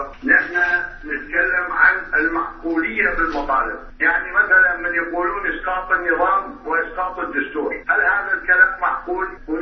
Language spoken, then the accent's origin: Arabic; Mosul, Nineveh, Iraq; وأنا من أهل الموصل